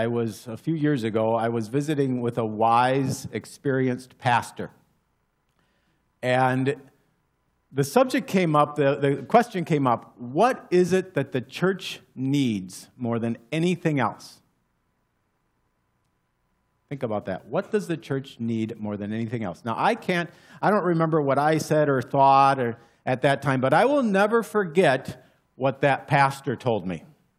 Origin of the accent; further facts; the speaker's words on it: Texas, United States; I grew up in West Texas, and when I was going to school up here, I helped out at a number of different churches